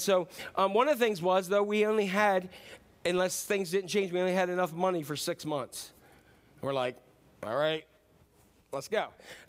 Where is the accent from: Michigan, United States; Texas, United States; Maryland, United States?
Maryland, United States; also born or lived in Fredericksburg, Maryland; I want you to know … from Northeast Maryland. I was born in Fredericksburg, Maryland. I'm not super intelligent.